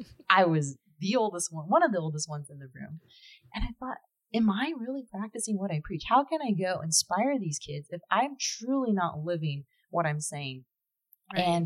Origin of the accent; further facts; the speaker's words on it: California, United States; growing up near Vandenberg.